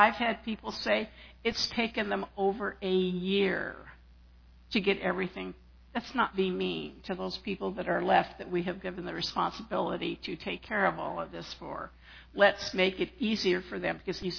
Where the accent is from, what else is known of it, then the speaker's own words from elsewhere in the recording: El Segundo, California, United States; also born or lived in Inglewood; I was born in Inglewood at the Stark's Nest Lying In Hospital. But I like to say I was born in El Segundo because that was where I was raised.